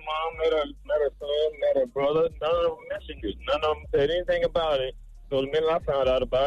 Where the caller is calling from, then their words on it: Orlando, Florida, United States; I'm calling from Orlando, Florida.